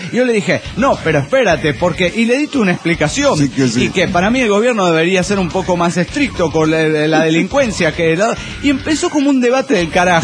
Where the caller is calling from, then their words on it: Nashville, Tennessee, United States; de Nashville, Tennessee.